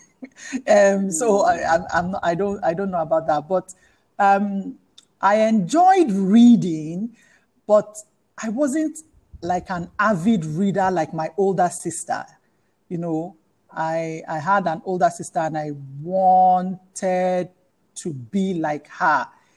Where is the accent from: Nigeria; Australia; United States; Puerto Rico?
Nigeria; Lagos; I grew up in Lagos, Nigeria. Born and raised in Lagos. So I'm a Lagosian. And I am the middle child